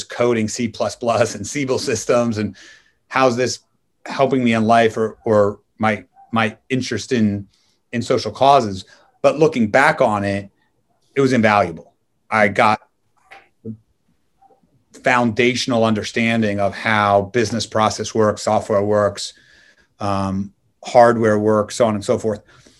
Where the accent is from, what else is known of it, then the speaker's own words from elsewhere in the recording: Philadelphia, Pennsylvania, United States; But I grew up in Philadelphia and had the good fortune of my first kind of real job was working for a family